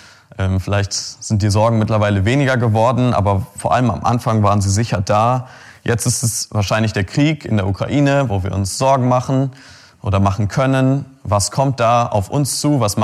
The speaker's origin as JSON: {"language": "German", "town": "Munich", "region": "Bavaria", "country": "Germany", "said": "Ich komme aus München, aus der Freien Evangelischen Gemeinde München-Mitte"}